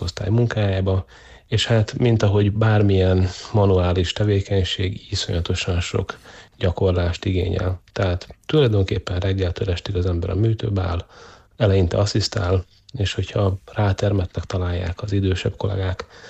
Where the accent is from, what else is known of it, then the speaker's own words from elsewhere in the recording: Szeged, Csongrád-Csanád, Hungary; Igazából én egy tőzsgyökeres szegedi vagyok. Annak idején a tanulmányaimat is Szegeden végeztem.